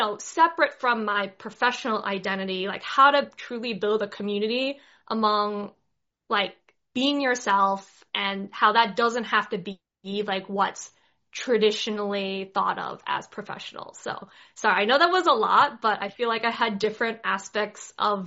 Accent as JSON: {"language": "English", "country": "United States", "tie": "born there", "said": "I come from an immigrant family. My parents are from China. I was born in America"}